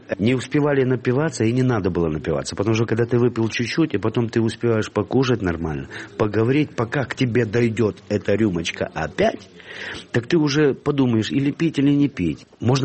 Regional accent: Ivano-Frankivsk Oblast, Ukraine; У нас на Западной Украине, а я родом из Ивано-Франковской области

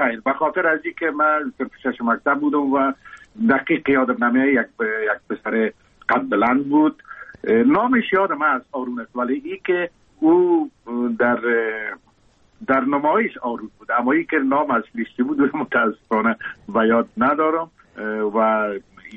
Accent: Kabul, Afghanistan; من زاده کابل هستم، در شهر کابل تولد شدیم، در اونجا رشد یافتم.

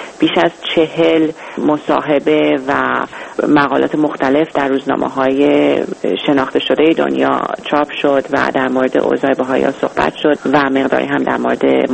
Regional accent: Iran; حالا درجه اول من بعد به عنوان یک ایرانی باهائی صریحا بگم

